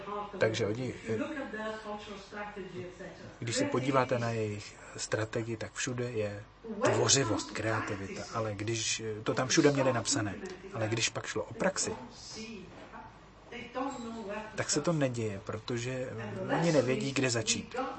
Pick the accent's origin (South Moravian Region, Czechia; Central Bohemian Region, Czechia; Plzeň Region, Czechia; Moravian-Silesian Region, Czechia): South Moravian Region, Czechia; Brno; Ano, my jsme z Brna.